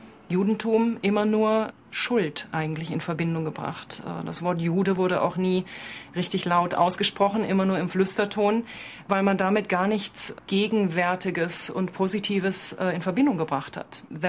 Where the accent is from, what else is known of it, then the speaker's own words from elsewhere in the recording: Germany; dass ich als Deutsche auch immer Repräsentantin meines Landes und meiner Geschichte bin.